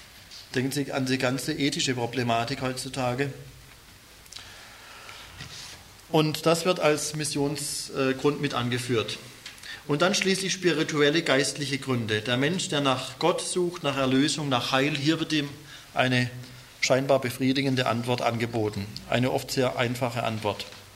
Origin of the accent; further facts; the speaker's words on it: Pforzheim, Baden-Württemberg, Germany; Pforzheim, ja, natürlich. Die Pforte zum Schwarzwald.